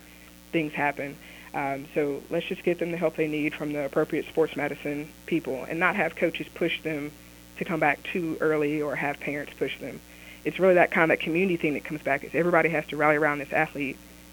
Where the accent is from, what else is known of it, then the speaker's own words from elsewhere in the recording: Yazoo City, Mississippi, United States; I actually was very involved. Growing up in Yazoo City, I had the opportunity to do several different service projects